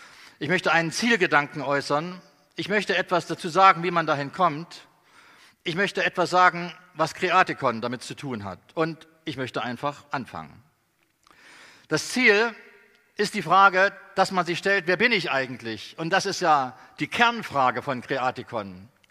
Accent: Northeast Germany, Germany

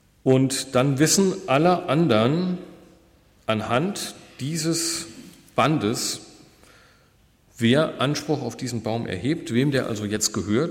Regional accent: Germany; Denken wir als Deutsche, ja, es war ja auch keine Tür, es war ja eine Unterhaltung

